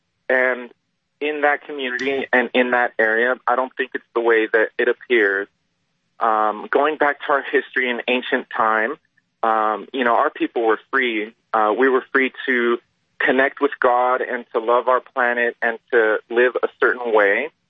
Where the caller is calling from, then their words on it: California, United States; And I'm calling from California